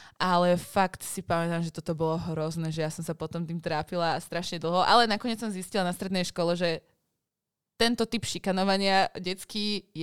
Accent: Žilina, Žilina Region, Slovakia; ja som zo Žiliny, tam sa to tak radilo, že tam chodili tí dobrí žiaci.

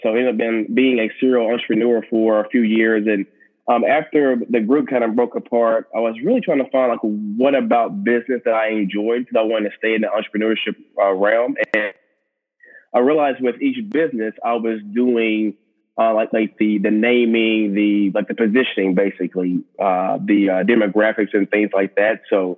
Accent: Nashville, Tennessee, United States; now in Atlanta, United States; Oh, yeah. So originally I'm from the Nashville area. So, you know, the home of country music. So I definitely miss it.

